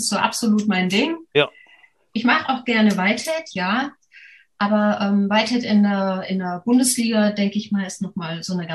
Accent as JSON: {"language": "German", "region": "Vienna", "country": "Austria", "said": "Ich bin auch noch Österreicherin, genau. Ich habe aber auch eine Zeit lang in der Schweiz gewohnt"}